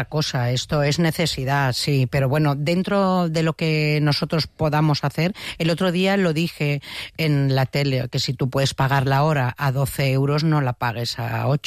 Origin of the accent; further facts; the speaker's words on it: Catalonia, Spain; jo sóc catalana.